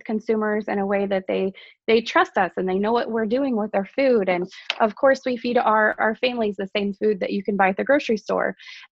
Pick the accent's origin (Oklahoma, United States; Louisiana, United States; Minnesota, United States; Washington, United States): Oklahoma, United States; Perkins; So I grew up in Oklahoma on a cow-calf operation